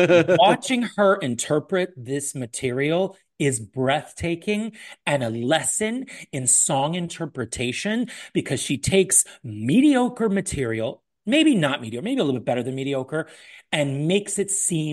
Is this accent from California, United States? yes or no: yes; California, United States; I grew up in Southern California.